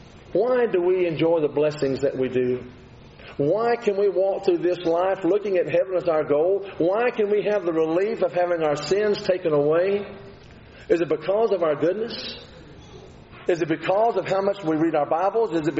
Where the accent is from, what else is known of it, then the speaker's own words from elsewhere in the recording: Texas, United States; Didn't do that growing up in West Texas.